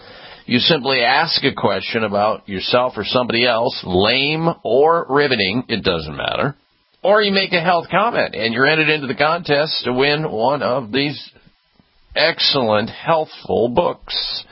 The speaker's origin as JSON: {"language": "English", "region": "Midwest", "country": "United States", "tie": "born or raised there", "said": "I grew up in the Midwest. Therefore, dairy was a big, big, big part of the diet on a daily basis."}